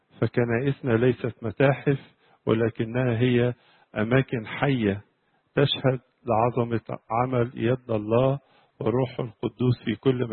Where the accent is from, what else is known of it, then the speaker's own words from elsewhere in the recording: Egypt; التي اعتقد انها اجمل كنيسه اثريه عندنا في مصر وربما في العالم كله